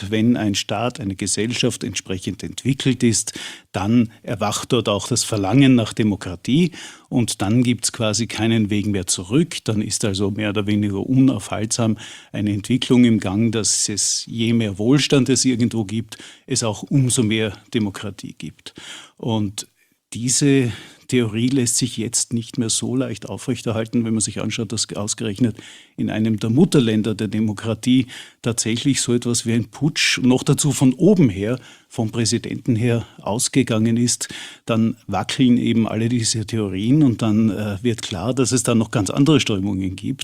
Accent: Carinthia, Austria; Ich komme ursprünglich aus Kärnten, fahre auch demnächst wieder auf Urlaub dorthin

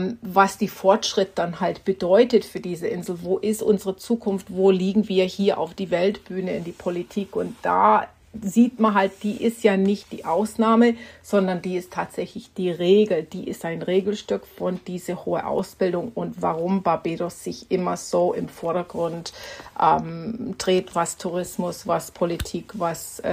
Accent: United States; Als Amerikanerin muss ich sagen, die Deutschen investieren viel in den Schulsystem, viel in die eigenen Menschen.

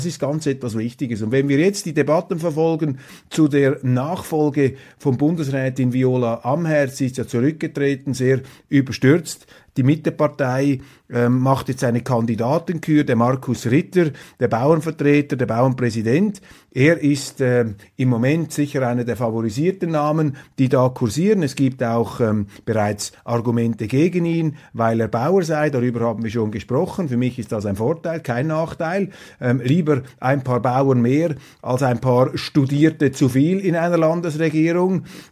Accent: Switzerland; Und die Frage, die wir uns als Schweizer stellen müssen

